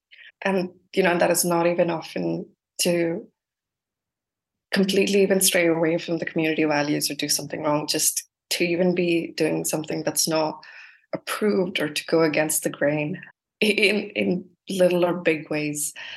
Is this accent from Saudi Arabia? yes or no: yes; Saudi Arabia; also born or lived in India; now in United Kingdom; I'd moved around. I grew up in Saudi Arabia, then lived in India for 2 years before then moving to England.